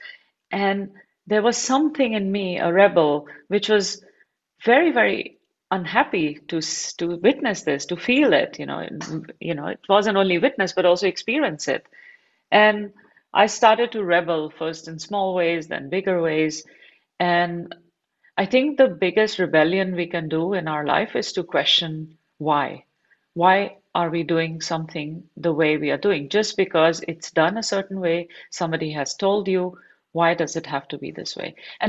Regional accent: Delhi, India; I grew up in Delhi in India, and I'm a Sikh by religion

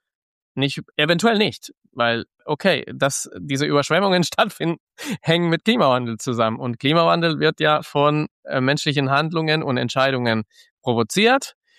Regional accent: Canary Islands, Spain; Ich komme ja aus den Kanaren, da komme ich aus einer sehr ländlichen Gegend, aber man ist ja in 20 Minuten auch im Ballungszentrum.

